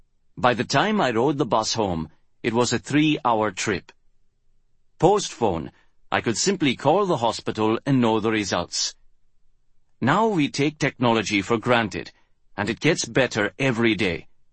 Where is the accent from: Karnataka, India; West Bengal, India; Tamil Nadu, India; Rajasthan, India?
Tamil Nadu, India; Chennai; English is a second language; Growing up in South India in the 1980s, I had scant exposure to technology as we see it today.